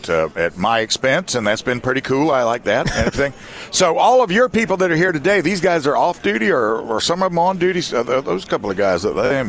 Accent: Columbia, South Carolina, United States; Well, but I mean, I come from Columbia. We used to have the Carolina Coliseum.

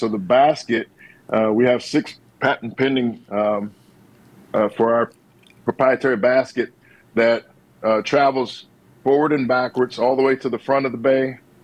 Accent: Indianapolis, Indiana, United States; I was born and raised in Indianapolis, so I'm a Hoosier native.

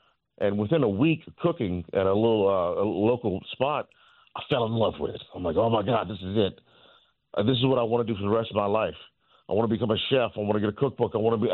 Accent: Rayne, Louisiana, United States; born or raised there

